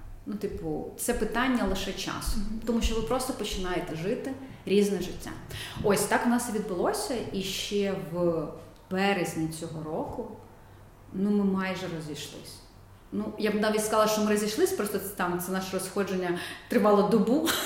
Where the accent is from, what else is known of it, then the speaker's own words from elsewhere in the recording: Kyiv, Ukraine; Я українка, я киянка